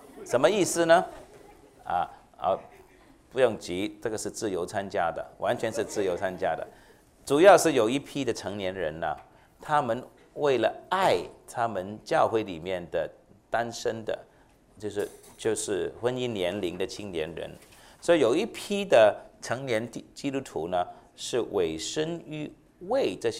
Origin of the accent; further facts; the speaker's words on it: Hong Kong; born there; 我是香港出生的，那香港的广东人呢